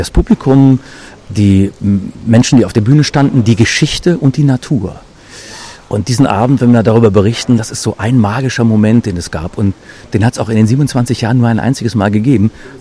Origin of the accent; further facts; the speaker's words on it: Bad Pyrmont, Lower Saxony, Germany; Tatsächlich mein Heimatort Bad Pyrmont, wobei ich es immer ein bisschen größer aufmache. Natürlich das Weserbergland